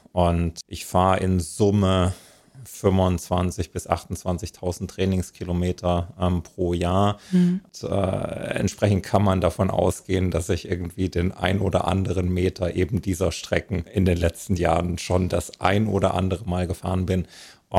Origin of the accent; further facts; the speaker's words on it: Spain; Ich komme aus Spanien